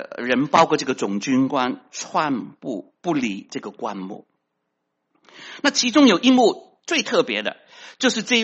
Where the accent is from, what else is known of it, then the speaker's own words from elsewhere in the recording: Guangdong, China; 我们广东人说，攞张借卷买咪得咯，省钱啦